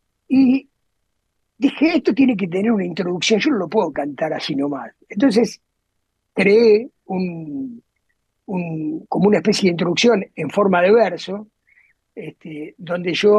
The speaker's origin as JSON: {"language": "Spanish", "region": "Buenos Aires Province", "country": "Argentina", "tie": "born or raised there", "said": "Yo vengo del conurbano, yo soy del sur del conurbano."}